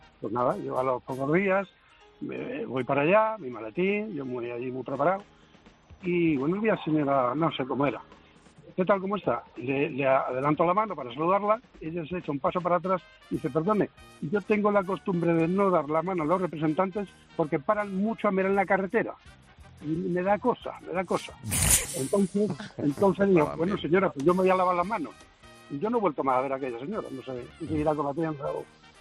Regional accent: Valdepeñas, Castilla-La Mancha, Spain; que el otro día estuve en Albacete, aunque yo soy de Valdepeñas

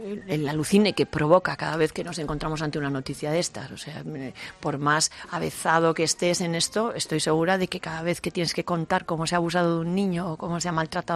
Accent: Navarre, Spain; yo no he vivido nunca en el Baztán. Vivo en Navarra, pero en otro pueblo. Vivo en un pueblo de la Ribera de Navarra y sí, sigo viviendo en mi pueblo.

